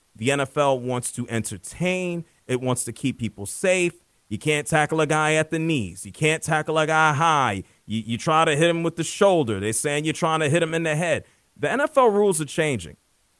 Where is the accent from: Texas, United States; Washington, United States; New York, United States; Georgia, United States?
New York, United States; I was small, I was little, growing up in New York, having seen and listened to Lawrence Taylor